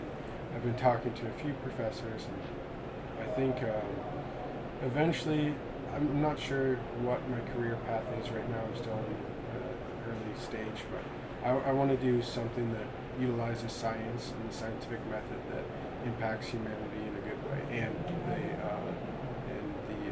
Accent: New Mexico, United States; I grew up in New Mexico, and there's some really interesting geology there.

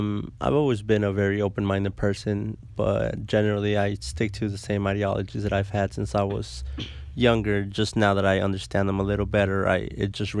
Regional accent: Mexico; now in United States; I grew up in Mexico. Growing up in my native country was a lot different experience than, my friends around me that grew up in the U.S.

